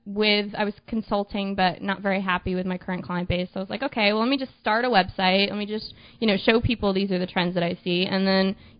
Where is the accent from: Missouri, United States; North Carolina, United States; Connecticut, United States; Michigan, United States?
Connecticut, United States; now in Los Angeles, United States; I'm from Connecticut originally.